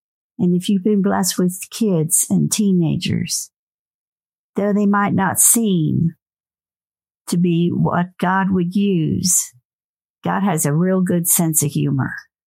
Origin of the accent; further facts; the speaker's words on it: Maryland, United States; I grew up in Maryland